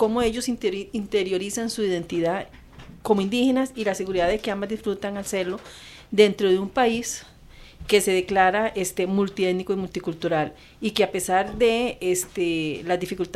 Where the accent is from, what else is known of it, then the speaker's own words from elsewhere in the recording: Costa Rica; nos han negado a nosotros como costarricenses el conocer de su cultura